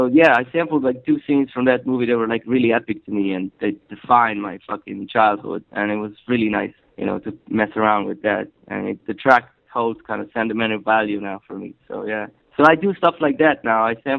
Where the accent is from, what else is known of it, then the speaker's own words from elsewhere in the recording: Slovenia; English is a second language; I sampled a very known movie from my home country, a Slovenian movie